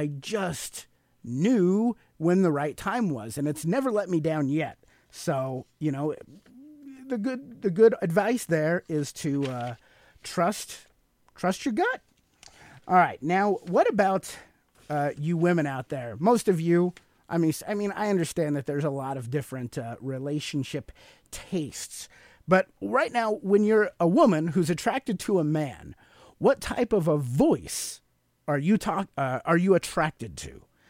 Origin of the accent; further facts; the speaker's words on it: Sacramento, California, United States; also born or lived in New Mexico / Utah / Russia; now in Fort Collins, United States; I grew up out in Sacramento, California. I moved to New Mexico for a year. I lived up in Utah for 5 years, Russia for 5 years, and I've been living in Fort Collins, Colorado for about the last five.